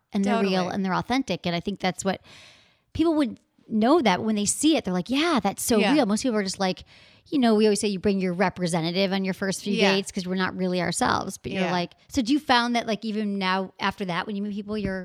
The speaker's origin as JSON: {"language": "English", "region": "Michigan", "country": "United States", "tie": "born or raised there", "said": "Like where I grew up in Michigan, like everybody was definitely married by 30."}